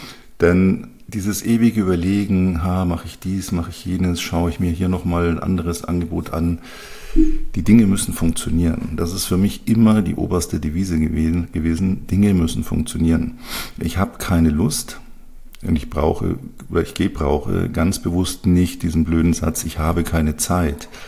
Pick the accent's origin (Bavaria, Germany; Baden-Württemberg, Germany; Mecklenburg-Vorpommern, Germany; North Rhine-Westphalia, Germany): Bavaria, Germany; Das Wapperl oben, wie man bei uns in Bayern sagt